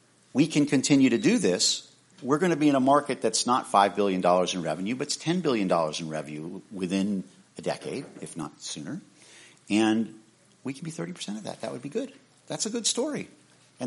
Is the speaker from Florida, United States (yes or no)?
yes; Florida, United States; I like Publix because I'm from Florida.